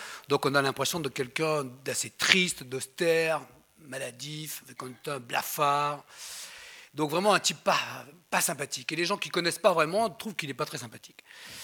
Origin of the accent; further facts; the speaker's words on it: Nîmes, Occitanie, France; born there; also born or lived in Alsace; Mais je suis né à Nîmes, hein, je suis quand même en régional de l'étape. Je suis né ici.